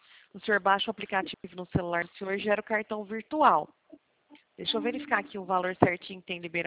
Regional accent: Minas Gerais, Brazil; mas eu sou mineira. Por isso, pode ser por isso que o senhor está confundindo o sotaque.

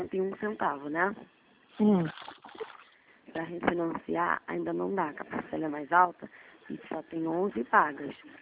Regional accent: Rio de Janeiro, Brazil; sou do Rio

